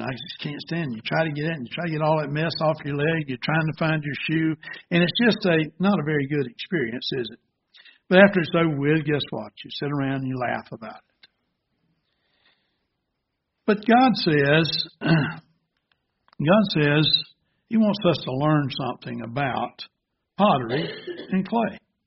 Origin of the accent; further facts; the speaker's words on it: the South, United States; And, of course, I was raised down in the South. And we had sulfur water when I was younger.